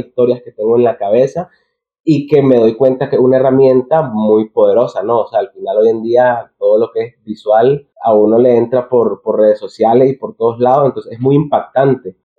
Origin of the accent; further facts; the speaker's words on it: Nicaragua; Entonces, que se sepa que uno como nicaragüense, si bien en Nicaragua no podés desarrollarte mucho en ese ámbito, que desde afuera se puede